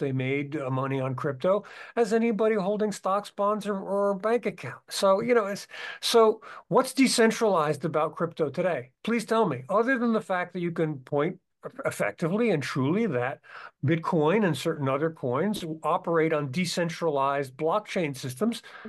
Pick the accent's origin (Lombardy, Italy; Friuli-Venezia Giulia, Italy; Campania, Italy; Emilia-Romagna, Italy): Friuli-Venezia Giulia, Italy; Pordenone; I am from a town called Pordenone, Pordenone, Pordenone, Italy, which is north of Venice, and I just closed on a new flat in my hometown today